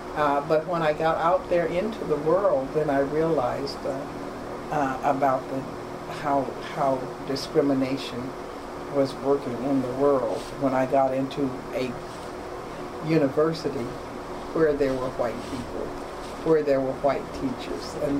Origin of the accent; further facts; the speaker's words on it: the South, United States; you might have thought that I would have felt it more growing up in the South